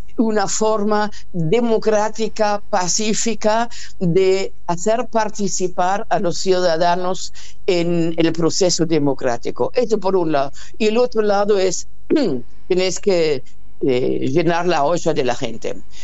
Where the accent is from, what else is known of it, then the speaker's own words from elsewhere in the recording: Argentina; now in Germany; No es como el argentino, que ya estamos acostumbrados, pero para el alemán es horrible